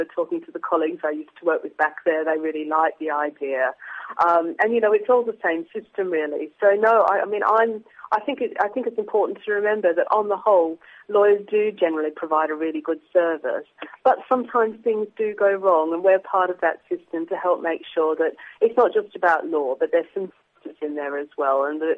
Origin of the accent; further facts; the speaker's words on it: Australia; I'm an Australian lawyer, but over here it's quite important